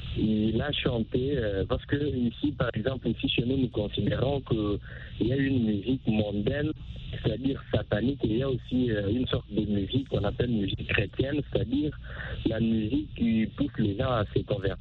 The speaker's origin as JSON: {"language": "French", "country": "DR Congo", "said": "ici chez nous, en République démocratique du Congo"}